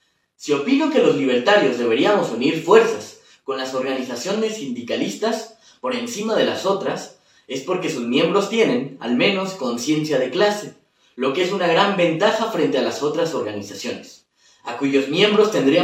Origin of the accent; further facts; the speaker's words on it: Guadalajara, Jalisco, Mexico; now in Mexico City, Mexico; soy de Guadalajara, Jalisco, y estudio estudios latinoamericanos en la Facultad de Filosofía y Letras de la UNAM.